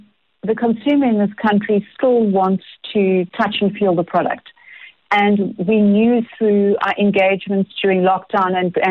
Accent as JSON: {"language": "English", "country": "South Africa", "said": "then we are South African"}